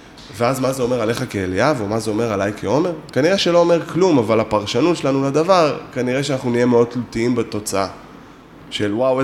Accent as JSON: {"language": "Hebrew", "region": "Haifa District", "country": "Israel", "tie": "born or raised there", "said": "גדלתי בקריות, בסדר? עכשיו, לא משהו, הקריות זה מקום רע, כן?"}